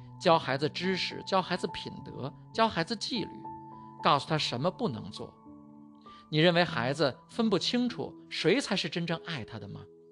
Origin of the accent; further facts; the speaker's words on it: China; 我们中国人对这样的人有一个称呼，叫做禽兽。